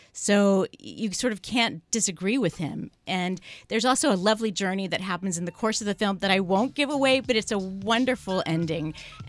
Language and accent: English; San Francisco, California, United States; although I'm from San Francisco, I can't believe I never saw it